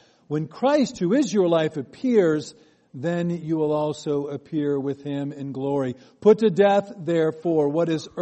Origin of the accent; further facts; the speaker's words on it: Ireland; You know, the thing is, though, I'm Irish, so I'm either going to do really happy or really sad.